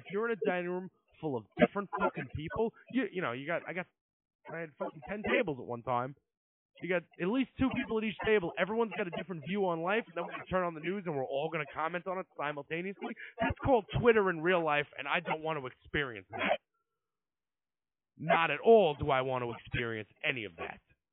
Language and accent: English; New York, United States; I'm from New York. I don't care about college football. I'm from New York.